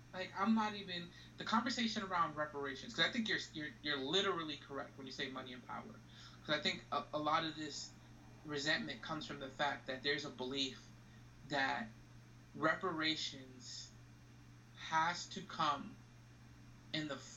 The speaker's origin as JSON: {"language": "English", "country": "United States", "tie": "born or raised there", "said": "But I was born and raised in America. I'm American."}